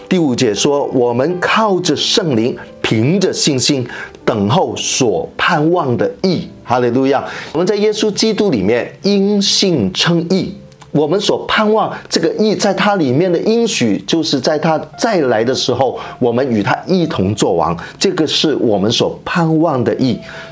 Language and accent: Chinese; China; 简单来说，用我们中国人的话，就是保罗跟加拉太人说